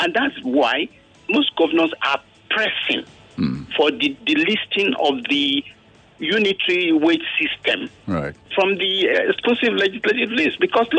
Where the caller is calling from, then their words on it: Idimu, Lagos, Nigeria; I'm working from Idimu.